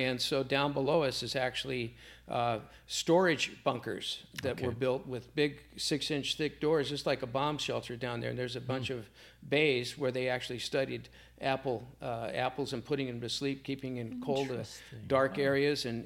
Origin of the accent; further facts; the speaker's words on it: California, United States; I was raised outdoors in California